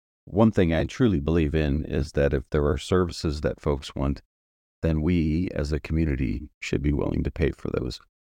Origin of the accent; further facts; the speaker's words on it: Pennsylvania, United States; Sure. I was born and raised in Pennsylvania, North Central Pennsylvania.